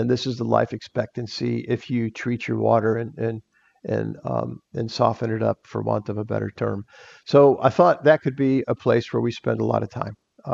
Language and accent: English; Chicago, Illinois, United States; I grew up in Chicago. It came out of Lake Michigan.